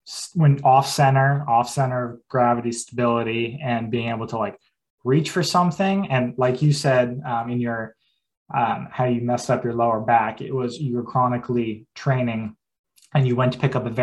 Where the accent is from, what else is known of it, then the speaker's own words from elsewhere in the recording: New Hampshire, United States; I'm from New Hampshire, and that was one of the things.